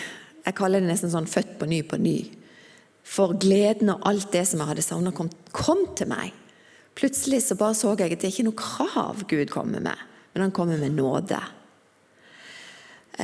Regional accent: Kvinesdal, Agder, Norway; Og jeg kommer fra Kvinesdal. Mammaen og pappaen min, de ble født i Sverige. Men pappa kom til Kvinesdal i 1974 for å være med og håper seg, jobbe på Tinnfoss.

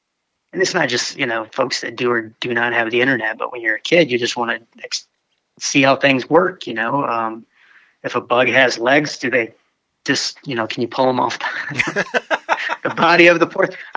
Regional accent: Hemlock, Michigan, United States; Well, you know Hemlock, Michigan, yeah.

